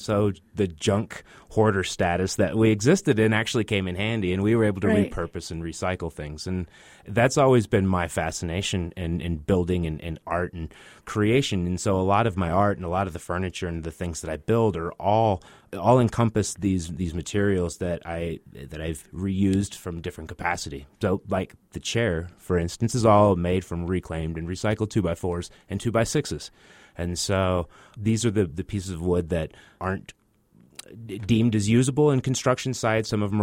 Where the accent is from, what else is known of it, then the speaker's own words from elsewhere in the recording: Texas, United States; I said I grew up in East Texas, but I got to the desert as quick as I could because it's amazing out here